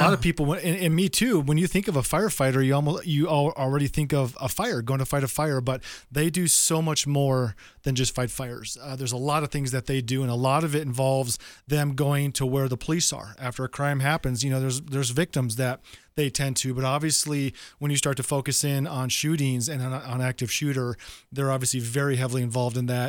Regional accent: Minnesota, United States; Yep. Born and raised in Minnesota, yep.

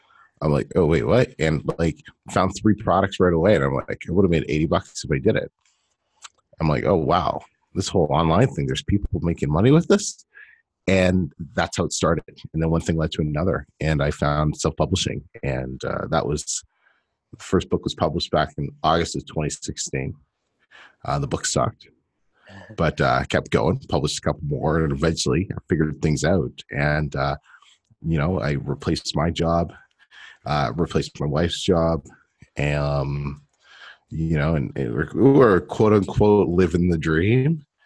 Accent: Canada; now in Mexico; So I'm from Canada, and my wife's from Mexico, Monterey.

